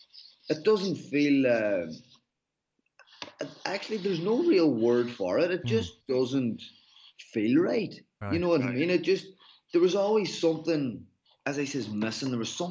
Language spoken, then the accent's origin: English; Ireland; I'm an Irish man. I'm a very down-to-earth guy.